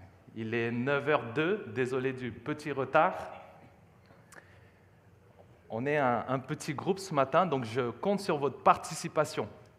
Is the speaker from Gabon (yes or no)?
no; Montreal, Quebec, Canada; Je pense que nous, en tant que Montréalais, on est contents de voir les Canadiens gagner les playoffs